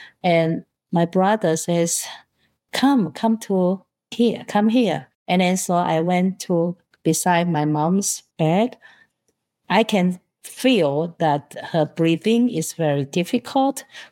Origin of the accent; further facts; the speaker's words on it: Taiwan; first language Taiwanese; English is a second language; also born or lived in Hong Kong; now in Austin, United States; My mother tongue is actually Taiwanese. And then in Taiwan, the official language is Mandarin.